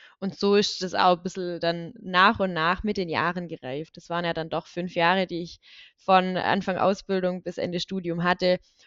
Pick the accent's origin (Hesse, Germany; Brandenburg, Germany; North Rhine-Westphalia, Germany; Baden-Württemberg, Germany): Baden-Württemberg, Germany; Reichenbach im Täle; Also ich bin in Reichenbach im Täle groß geworden und ist ein Teilort von der Gemeinde Deggingen. Es sind 1700 Einwohner.